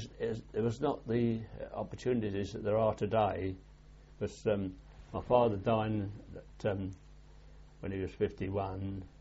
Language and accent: English; Hackney, London, United Kingdom; born there; I was born in Home Street, Hackney. I don't know if it's still there now. And my grandfather lived round the corner in Bus Street, where his business was.